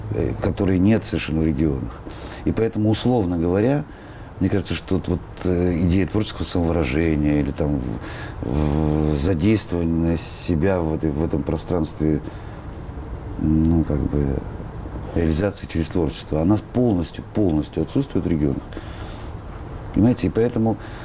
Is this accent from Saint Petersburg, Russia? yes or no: no; Rostov-on-Don, Rostov Oblast, Russia; Вот я из Ростова-на-Дону родом, и у меня там живут родители